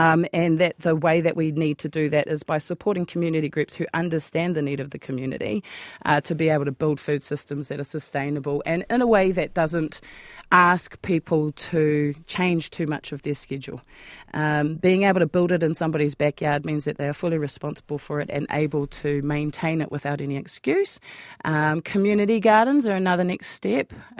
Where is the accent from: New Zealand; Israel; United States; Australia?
New Zealand; Upanuni, Northland; I'm from Upanuni in the South Hokianga, the centre of the universe, just saying.